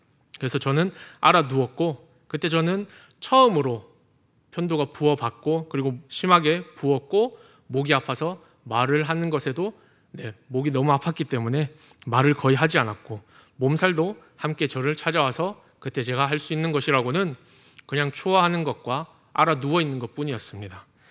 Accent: South Korea; 저는 한국 사람이니까 아무리 다른 나라 사람같이 생겼다고 타인이 그렇게 생각을 해도 저는 그 사람이 될 수 없는 것입니다.

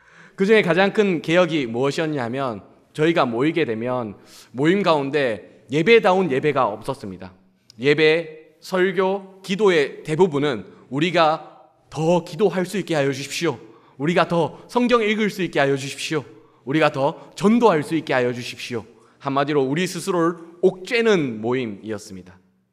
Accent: Daegu, South Korea; 저는 대구 사람입니다.

